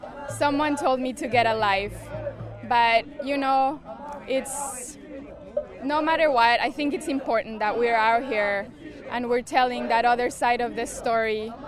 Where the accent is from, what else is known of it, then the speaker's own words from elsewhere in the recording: Colombia; now in United States; I'm actually from Colombia, one of the countries that was colonized, and I migrated here 11 years ago